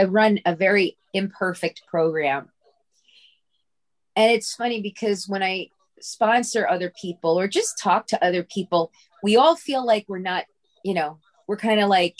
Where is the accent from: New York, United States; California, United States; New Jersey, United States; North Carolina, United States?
New Jersey, United States; I'm a compulsive overeater like you. I'm from Central New Jersey.